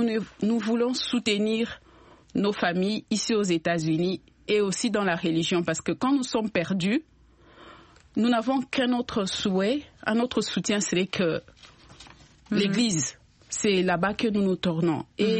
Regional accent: DR Congo; now in Washington, United States; mais en tant que Congolais

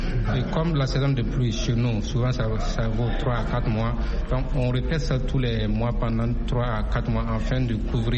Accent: Burkina Faso

